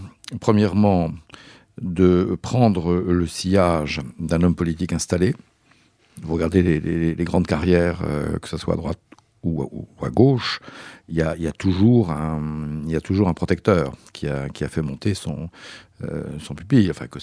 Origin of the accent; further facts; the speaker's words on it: Lyon, Auvergne-Rhône-Alpes, France; D'abord, je suis lyonnais.